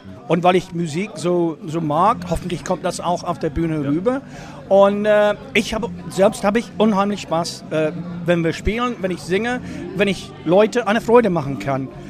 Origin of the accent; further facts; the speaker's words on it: Nottingham, East Midlands, United Kingdom; German is a second language; moved away as an adult; now in Germany; Nein, ich komme aus Nottingham.